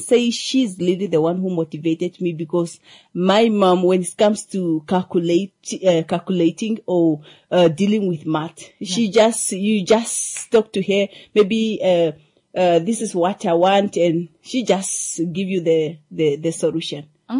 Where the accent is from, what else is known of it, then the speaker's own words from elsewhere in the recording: Olwani, Siaya County, Kenya; I hail from Olwani village. It's just in Ukwambi.